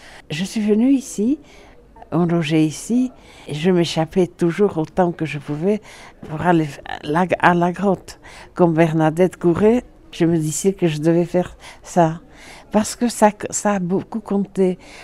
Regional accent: Juxue, Nouvelle-Aquitaine, France; born there; je suis née à Juxu, comme vous savez, l'école à Ostabat

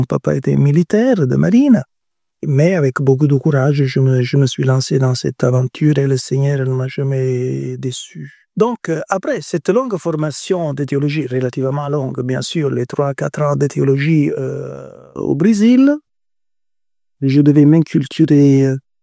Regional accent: Italy; French is a second language; Parce que je suis italien.

